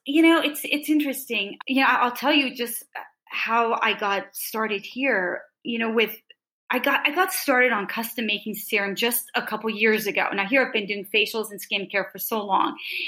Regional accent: San Francisco, California, United States; moved away as an adult; now in Paris, France; I'm from San Francisco, California, and I started doing skincare there. Met my husband, and the deal was I would have to come to Paris. So now I've been here for 20 years.

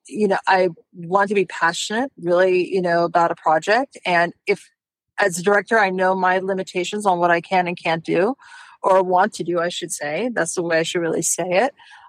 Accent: Austin, Texas, United States; also born or lived in Los Angeles / London; Actually, I live here. I live here. I grew up in Austin. I did go off for 25 years or so in Los Angeles, London, and moved back home in 17.

